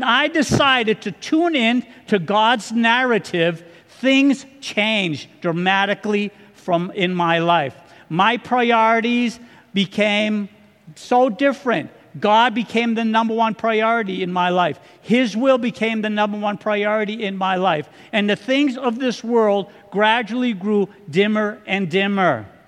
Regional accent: Massachusetts, United States; So, you know, I'm from Massachusetts. We got kind of a gangster talk out there, if you haven't picked that up already.

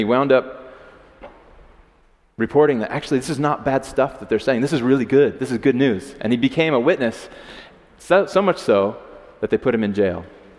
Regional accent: United States; So I just kind of was vague. I'm from America.

